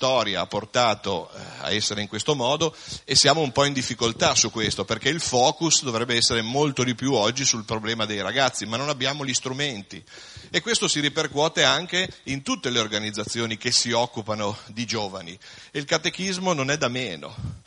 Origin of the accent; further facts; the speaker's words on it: Vernazzola, Liguria, Italy; born there; now in Parma, Italy; Io abito a Parma da 22 anni, ma sono nato a Vernazzola, quindi potete immaginare la mia infanzia dove è stata.